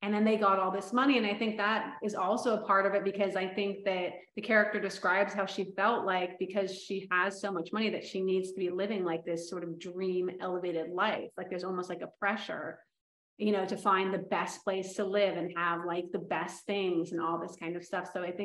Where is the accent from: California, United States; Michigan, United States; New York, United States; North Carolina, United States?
California, United States; La Costa; so I grew up riding in La Costa, and I actually, there was a barn across the street from my backyard